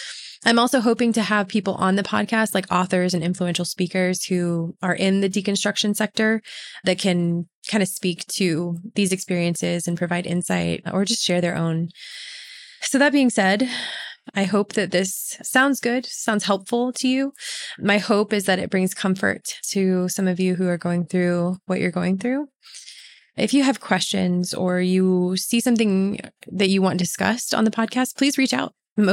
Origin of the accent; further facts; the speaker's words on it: Dallas, Texas, United States; I was raised in Dallas, the heart of the Bible Belt. Went to church every Sunday, and even during the week, I volunteered like crazy.